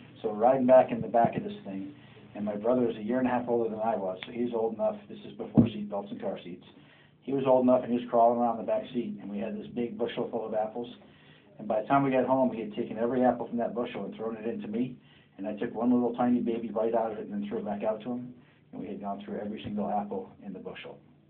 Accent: Binghamton, New York, United States; also born or lived in Indiana / Endicott; So after about a year in Indiana, before I remember anything, we moved to New York, upstate New York, in a town called, or city called Binghamton, New York.

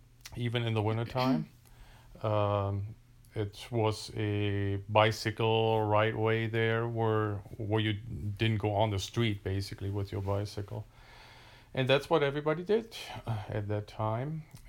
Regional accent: Germany; Well, as you know, I grew up in Germany. We lived in a small town, size-wise, probably like Madison, about 3,000 population.

